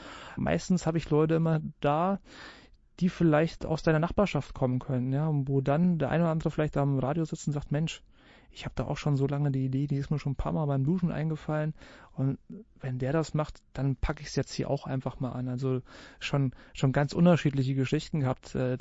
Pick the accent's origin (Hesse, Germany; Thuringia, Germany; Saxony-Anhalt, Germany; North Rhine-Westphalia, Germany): Hesse, Germany; born there; weil ich komme ja gebürtig aus dem Vogelsberg.